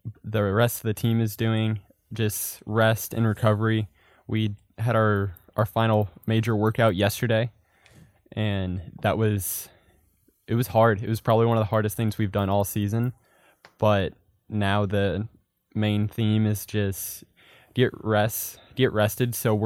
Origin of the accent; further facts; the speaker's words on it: Coweta, Oklahoma, United States; There was a few kids that came to run at RSU before I had, also from Coweta.